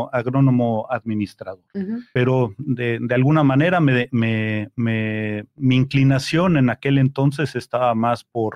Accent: Mexico; Yo soy de México

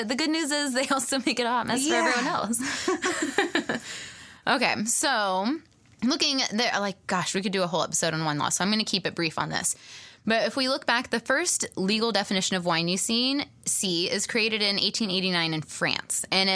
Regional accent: Texas, United States; And speaking as a Texan

